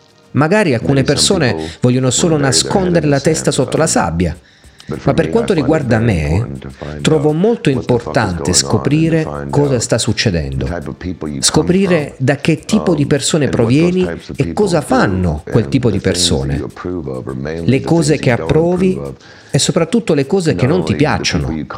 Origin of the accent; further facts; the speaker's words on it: United States; Vengo dagli Stati Uniti e sappiamo tutti cosa diavolo stanno facendo gli Stati Uniti